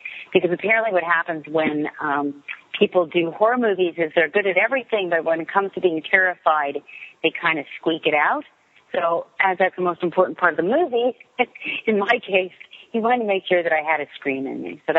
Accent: Canada; And I come from Canada where if you make a movie, it's in the movie theaters.

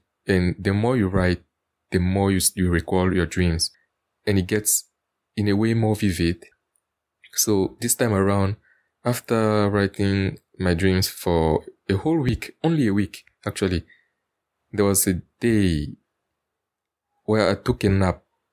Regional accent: Cameroon; I'm from Cameroon Central Africa.

